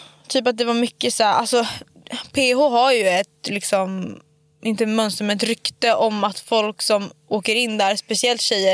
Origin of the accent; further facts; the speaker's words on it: Norrland, Sweden; jag tänkte som norrlänning, jag flyger från Umeå till Arlanda.